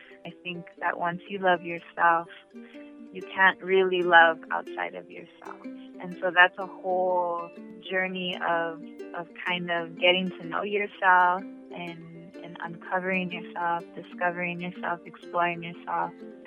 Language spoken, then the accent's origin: English; Highland Park, California, United States; I'm born and raised in Highland Park, and my business partner, Lauren Kwan Madrid, is born and raised in Boyle Heights.